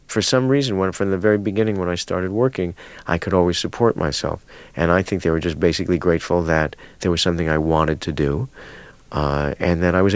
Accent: Chicago, Illinois, United States; I grew up in Chicago, and as far as I was concerned, they were all in some sort of mysterious business.

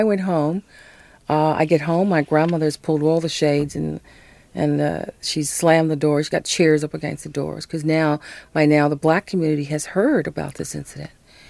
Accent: United States; I am an American.

